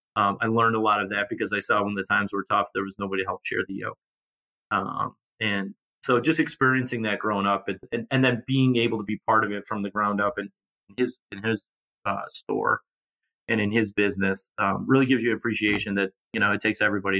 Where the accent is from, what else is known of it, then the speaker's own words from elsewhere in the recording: Canandaigua, New York, United States; also born or lived in Rochester, New York; I grew up in Rochester, New York. And then when I was getting ready to enter grade school, my family moved to a farm town in the Finger Lakes called Canandaigua. It was a big change from the city